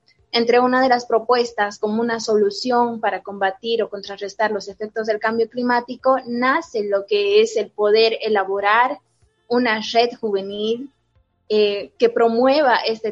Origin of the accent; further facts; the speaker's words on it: Tarija, Bolivia; yo soy de Tarija.